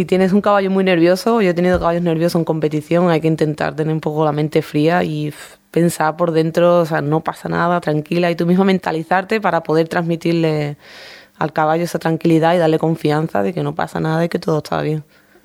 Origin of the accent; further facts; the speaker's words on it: Seville, Andalusia, Spain; yo vengo de Sevilla, soy de Sevilla.